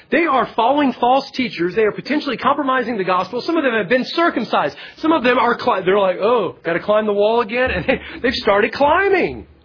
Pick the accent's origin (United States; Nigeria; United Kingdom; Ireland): United Kingdom; England; And as far as us being English and most of us white and coming from that background and Anglo, it is. It's our culture. It's our heritage. It's part of who we are.